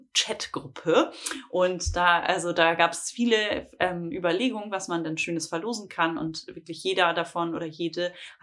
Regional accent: Northern Germany, Germany; also ich komme ja aus dem Norden.

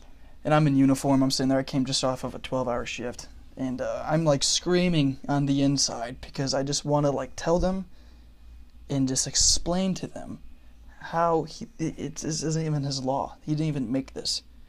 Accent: Ypsilanti, Michigan, United States; I'm from Michigan, Ypsilanti, about 15 minutes away from Ann Arbor, about 30 from Detroit. Grew up in a good household, blah, blah, blah.

